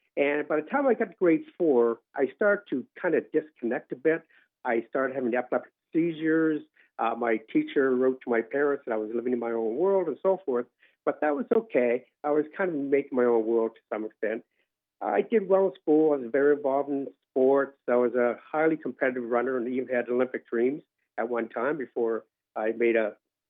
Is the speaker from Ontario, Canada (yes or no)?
no; Halifax, Nova Scotia, Canada; Sure. So I grew up in Halifax, Nova Scotia